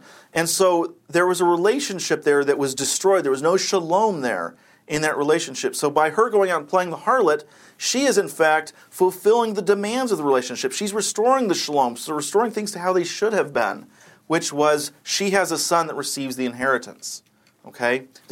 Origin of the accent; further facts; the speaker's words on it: United States; I'm speaking as an American.